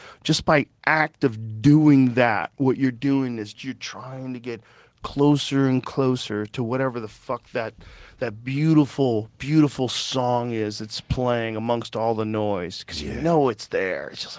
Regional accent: New Jersey, United States; born there; I was born in New Jersey and I'm mostly Italian.

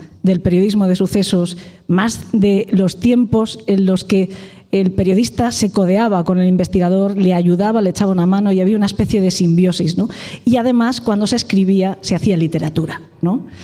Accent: Alicante, Valencian Community, Spain; sino porque venimos de Valencia. Venimos de Valencia. Yo vengo de Alicante, Salva de allí, de Valencia

